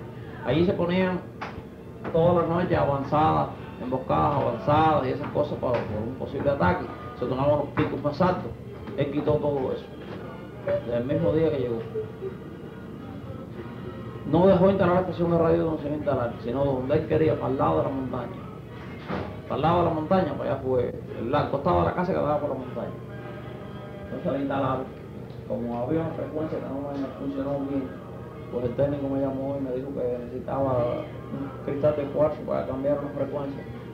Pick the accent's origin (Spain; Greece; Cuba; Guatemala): Cuba; Chivirico, Santiago de Cuba; yo soy de Chivirico